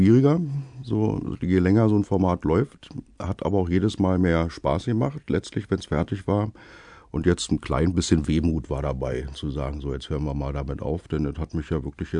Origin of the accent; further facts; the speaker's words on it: Berlin, Germany; accent: Berlin dialect; Ich bin in Berlin-Friedrichshain aufgewachsen und spreche eigentlich die Sprache, die man dort gesprochen hat. Also ich musste Berlinerisch jetzt nicht extra lernen, sondern es klappte so.